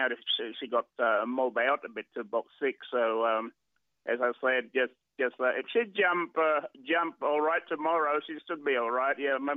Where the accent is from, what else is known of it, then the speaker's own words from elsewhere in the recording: Bali, Indonesia; English is a second language; moved away as an adult; now in Sydney, Australia; I come from Bali about 40 years ago.